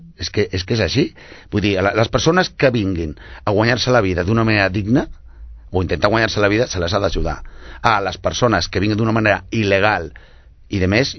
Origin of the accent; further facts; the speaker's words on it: Catalonia, Spain; jo soc català i estic parlant català perfectament ara.